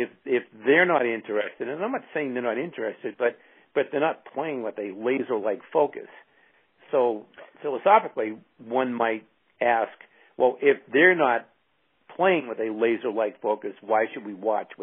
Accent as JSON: {"language": "English", "town": "Boston", "region": "Massachusetts", "country": "United States", "tie": "born or raised there", "said": "that surprises some people that I grew up in Fenway"}